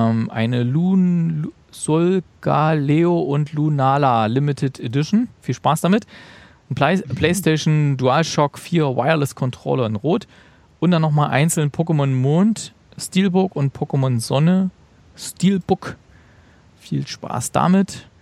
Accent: East Germany, Germany; Nee, da heißt es noch Weihnachtsmann bei uns im Osten.

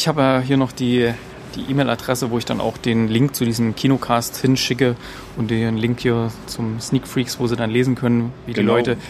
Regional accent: Gera, Thuringia, Germany; ist jetzt in meiner Heimatstadt Gera wieder eröffnet worden

